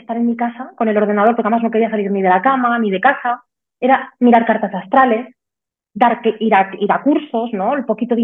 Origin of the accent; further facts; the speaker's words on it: Zaragoza, Aragon, Spain; now in Switzerland; yo soy de Zaragoza, como Cris.